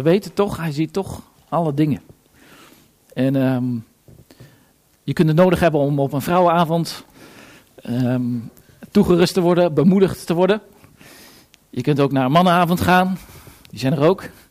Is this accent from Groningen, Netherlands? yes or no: yes; Winschoten, Groningen, Netherlands; Ik kom uit Nederland. Ja, Winschoten heb ik maar niet gezegd, want daar weet niemand waar dat ligt.